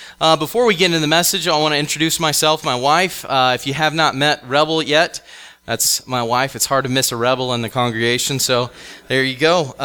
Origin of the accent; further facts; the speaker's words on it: Buford, Georgia, United States; Grew up just down the street, Garner Street, here in Buford, Georgia. And I love this town. It's my hometown, and I'm excited to be here this morning. But I am a Georgia boy, southern born.